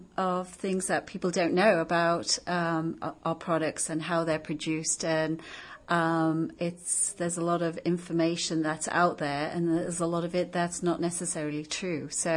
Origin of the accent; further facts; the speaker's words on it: Bedlington, North East England, United Kingdom; moved away as an adult; now in United States; Yes, I'm originally from Bedlington, Northumberland. And I've been in the States 25 years.